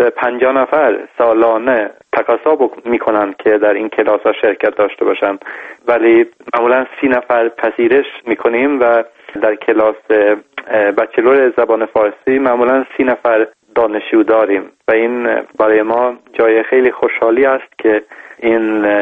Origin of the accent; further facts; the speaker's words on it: Iran; born there; متوجه شدم که من در ایران به دنیا آمدم،